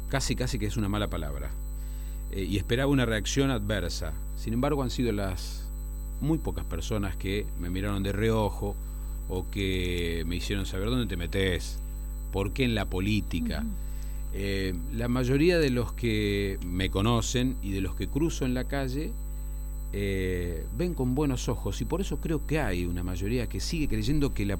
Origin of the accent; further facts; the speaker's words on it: Rosario, Santa Fe, Argentina; yo soy rosarino de pura cepa